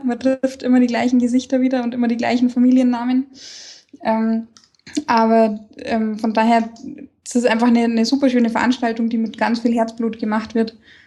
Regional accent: Passau, Bavaria, Germany; Passau, ich komme ja aus Passau, haben wir auch schon besprochen

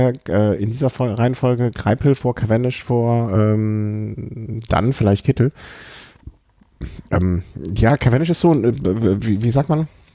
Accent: Düsseldorf, North Rhine-Westphalia, Germany; born there; Und es zugeben, ich bin ja geborener Düsseldorfer.

